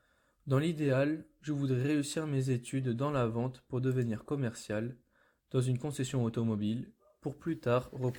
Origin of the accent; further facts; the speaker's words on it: Romans-sur-Isère, Auvergne-Rhône-Alpes, France; born there; j'ai 15 ans et je suis né à Romans le 13 novembre 2008.